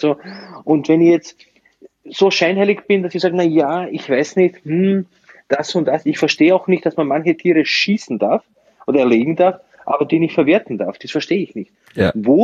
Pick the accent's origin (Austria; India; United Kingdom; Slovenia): Slovenia; German is a second language; now in Germany; weil ich komme ja eigentlich aus Slowenien